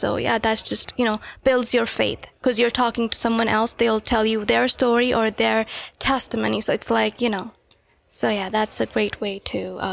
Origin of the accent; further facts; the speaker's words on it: India; moved away as an adult; because we're international students, so we come from India, so we just leave our family behind.